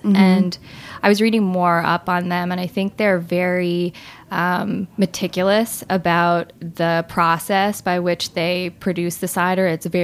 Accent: New Jersey, United States; So I grew up in New Jersey, and that's kind

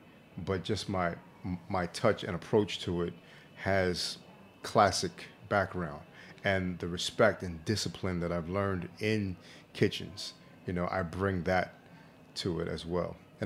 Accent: Philadelphia, Pennsylvania, United States; You know, like me and Omar are cool, and we're both from Philly

